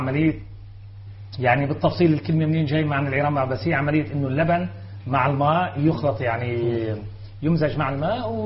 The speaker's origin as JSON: {"language": "Arabic", "country": "Syria", "said": "اللي احنا سوريين"}